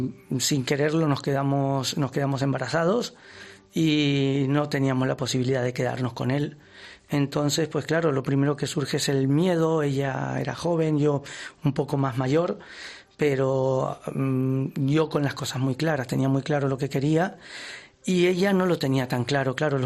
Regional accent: Argentina; now in Spain; Argentino.

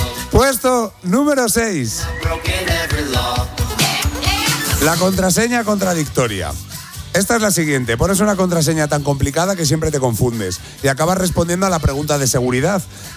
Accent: Salamanca, Castile and León, Spain; Yo soy como soy de Salamanca, pues soy como un cerdo, ¿no?

